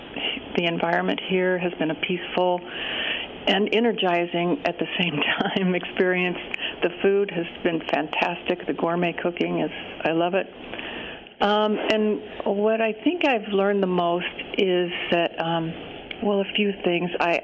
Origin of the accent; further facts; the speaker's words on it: California, United States; I'm here from California.